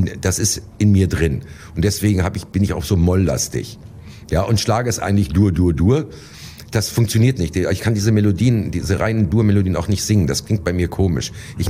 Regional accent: Germany; ich bin ein Kind des Westens

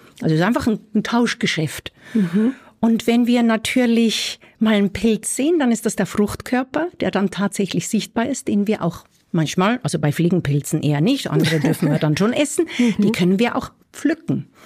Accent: Aargau, Switzerland; Ich bin in Fricktal in Steinsäckingen aufgewachsen

